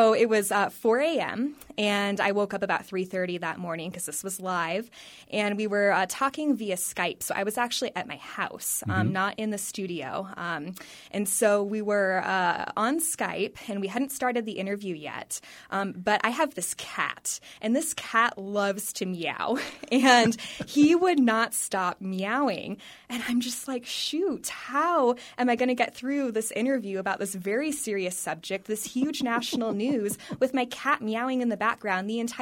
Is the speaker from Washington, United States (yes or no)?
yes; Seattle, Washington, United States; now in North Dakota, United States; I'm not a native North Dakotan. I'm from Seattle originally, and I just feel so at home here.